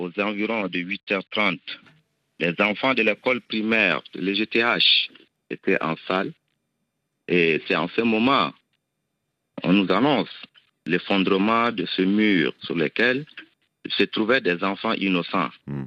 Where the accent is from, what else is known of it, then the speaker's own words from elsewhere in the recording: Pala, Chad; Je suis originaire de Pala. J'ai passé toute ma vie, la plupart de ma vie à Pala. De l'école primaire jusqu'en classe de terminale, j'ai obtenu mon bac à Pala.